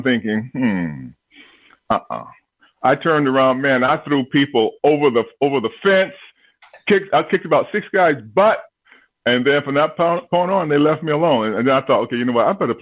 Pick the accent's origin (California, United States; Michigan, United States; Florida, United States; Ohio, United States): Florida, United States; Tampa; I grew up I grew up in Tampa, Florida, and in the South, you play ball.